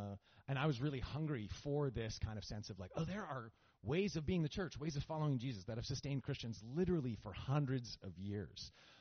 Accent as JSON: {"language": "English", "country": "Canada", "lives_now": "United States", "said": "But as Benji said, we are Canadian by way of Texas. I'm sporting my Mountie socks. There's Mountie on that side, and then there are horses on this side. We have spent the last 14 years in Texas"}